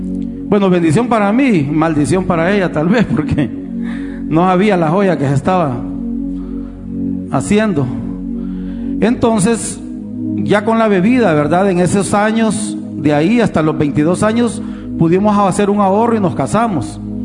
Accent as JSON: {"language": "Spanish", "town": "Comayagüela", "region": "Francisco Morazán", "country": "Honduras", "tie": "born or raised there", "said": "Bueno, pasaron los días y nos fuimos de vivir de Comayagüela a la colonia El Reparto. Entonces allá empecé a llevarme con otro tipo de personas, ¿verdad?"}